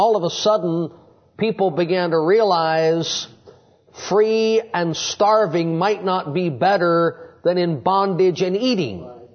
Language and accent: English; United States; I'm speaking as an American who has always lived in America.